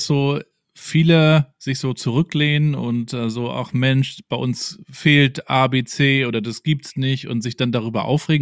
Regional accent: Rostock, Mecklenburg-Vorpommern, Germany; Ich bin ja hier in Rostock aufgewachsen, also genau die andere Ecke oben an der Ostsee, wo am Ende auch nicht so extrem viel los war

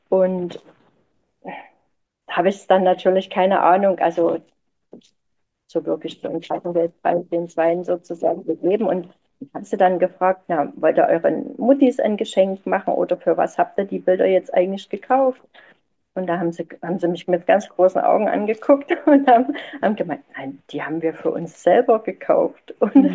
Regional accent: East Germany, Germany; Ich bin ja nur quasi in der DDR groß geworden als meine Pionierzeit.

